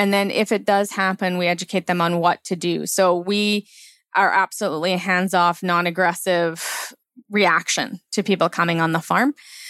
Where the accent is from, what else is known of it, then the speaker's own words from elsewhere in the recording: Langley, British Columbia, Canada; I had a vague idea of where my food comes from because I grew up in Langley. I went to school with a lot of farm kids, right? Mm. Although I didn't grow up on a farm myself.